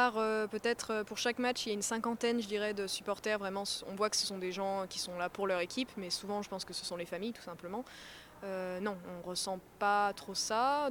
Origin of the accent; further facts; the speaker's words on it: France; je dirais la France parce que je suis française